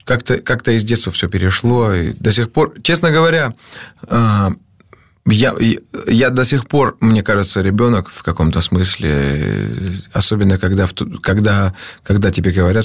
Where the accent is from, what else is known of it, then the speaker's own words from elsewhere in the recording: Abkhazia, Georgia; я всегда с огромным удовольствием и честью говорю о том, что я из Абхазии.